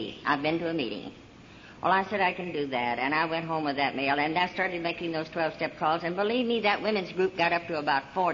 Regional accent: Texas, United States; the Lone Star Rancho, because we came from Texas.

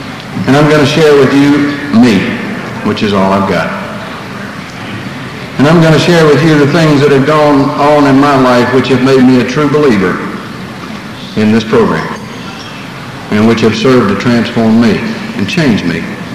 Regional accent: Irwin, North Carolina, United States; North Carolina. And most of the people in North Carolina don't know where Irwin is, and Irwin was my hometown.

